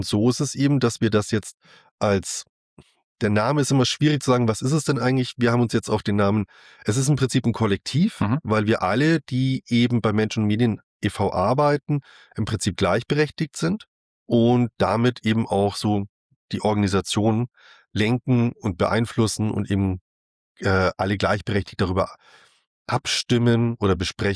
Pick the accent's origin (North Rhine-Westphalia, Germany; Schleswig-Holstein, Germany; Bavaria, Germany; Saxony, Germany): Bavaria, Germany; Ja, ich komme aus einem kleinen Städtchen aus dem Unterallgäu.